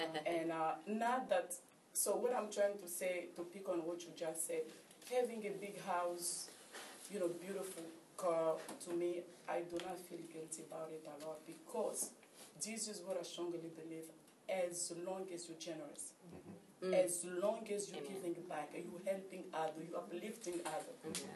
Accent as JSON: {"language": "English", "region": "Kinshasa", "country": "DR Congo", "tie": "born or raised there", "said": "Growing up in Africa, there was, particularly in Congo, in the city of Kinshasa where I grew up"}